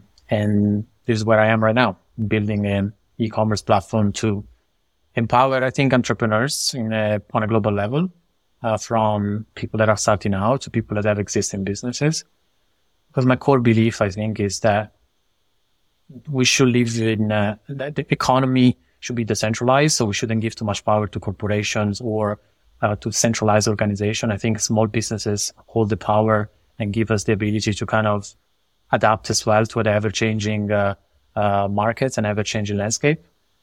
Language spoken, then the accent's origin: English; Italy; moved away as an adult; I'm originally from Italy. I left Italy in my early 20s after a degree in psychology